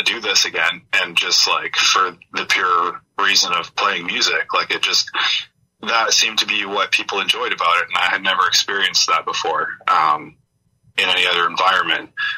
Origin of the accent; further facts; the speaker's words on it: Parry Sound, Ontario, Canada; also born or lived in London, Ontario / Mississauga; now in Hamilton, Canada; I moved to Hamilton in about 2012 with my wife now. I grew up in Parry Sound, Ontario, mm-hmm. which is up in Muskoka. And I spent some time in London, Ontario. I lived with my now wife in our first apartment was in Mississauga area.